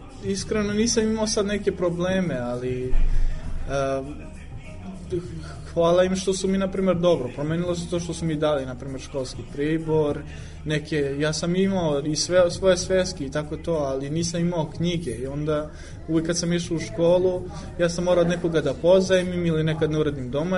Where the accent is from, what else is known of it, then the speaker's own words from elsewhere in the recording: Belgrade, Serbia; imam 27 godina, dolazim iz Beograda i radim sada trenutno u Stratištu